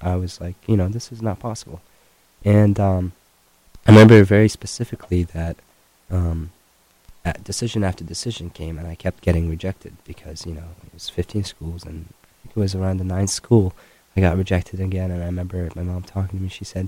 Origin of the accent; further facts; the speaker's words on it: Jordan; That was the only thing I knew growing up in Jordan.